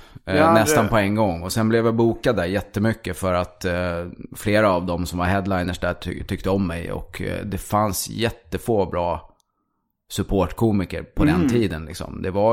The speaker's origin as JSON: {"language": "Swedish", "town": "Stockholm", "region": "Stockholm County", "country": "Sweden", "tie": "born there", "also_born_or_lived": "here and there", "said": "är född i Stockholm, sen har jag bott här och där. Men jag kom tillbaka till Stockholm 89."}